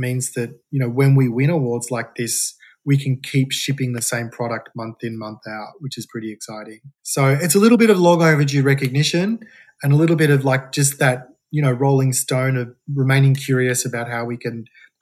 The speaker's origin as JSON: {"language": "English", "country": "Australia", "said": "one of the proud things that I think we share as Australian whiskey distillers particularly is that innovation's kind of baked into our legislation."}